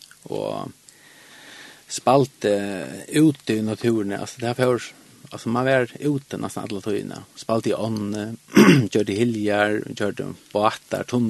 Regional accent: Norrland, Sweden; Och jag växte upp i Norrland, det var fantastiskt.

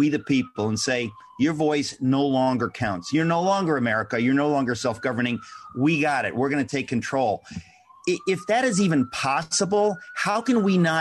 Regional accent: United States; Because I'm an American, and if I have any doubt, I have every right to bring it up.

